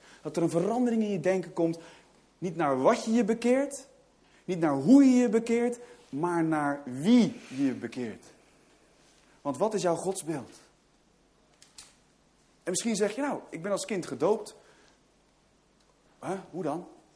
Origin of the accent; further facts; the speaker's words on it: Netherlands; Maar ja, dacht ik bij mezelf, ik ben geen Griek, ik ben gewoon een Hollander.